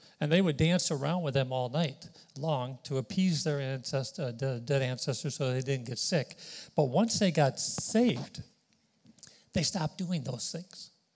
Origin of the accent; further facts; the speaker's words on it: Wahiawa, Hawaii, United States; not only that we'll know we're from Hawaii or we know we're from Wahiwa, we're going to know we're Christians.